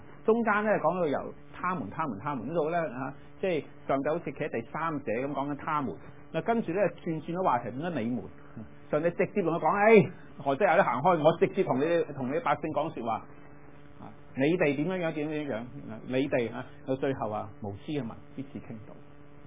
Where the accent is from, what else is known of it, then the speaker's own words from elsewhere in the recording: China; 呢個係我中國人民間嘅傳統，民間嘅智慧就喺呢度。